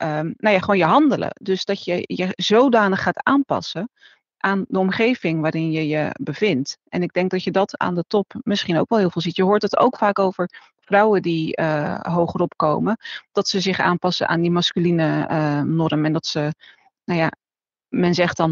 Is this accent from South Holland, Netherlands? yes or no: yes; Rotterdam, South Holland, Netherlands; Ik kom van Rotterdam-Zuid. En als ik dan daar het café binnenliep waar ik werkte, nou dan ging ik gewoon zo praten, want zo praat iedereen daar.